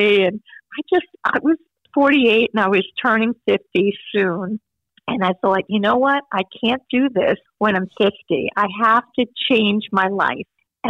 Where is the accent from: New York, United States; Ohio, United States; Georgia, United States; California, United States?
New York, United States; Long Beach; I grew up in Long Beach, Long Island, and it's flat there.